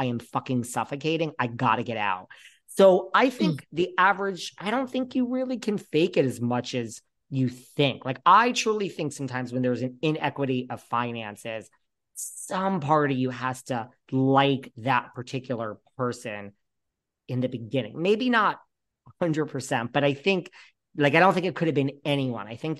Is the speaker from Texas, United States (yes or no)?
no; New York, United States; This isn't, I'm from New York. We don't have to do the LA thing.